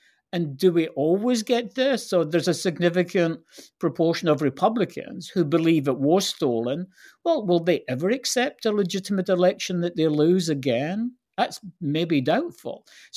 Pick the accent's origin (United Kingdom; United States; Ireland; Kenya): United Kingdom; Scotland; moved away; I'm originally from Scotland